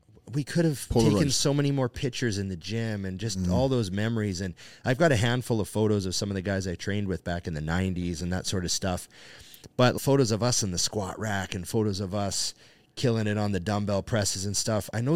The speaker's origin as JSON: {"language": "English", "country": "Canada", "said": "Plus I'm a Canadian."}